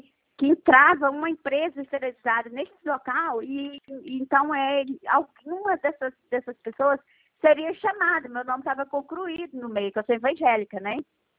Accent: Minas Gerais, Brazil; eu sou mineira.

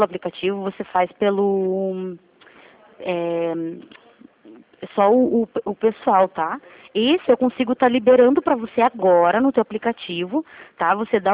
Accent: Curitiba, Paraná, Brazil; Eu sou aqui de Curitiba, tá?

